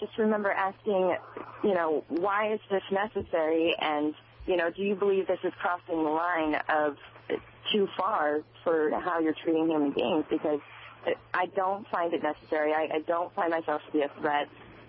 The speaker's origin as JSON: {"language": "English", "town": "Portland", "region": "Oregon", "country": "United States", "lives_now": "Keene, United States", "said": "I'm originally from Portland, Oregon, but I moved to Keene, New Hampshire to join the Free State Project"}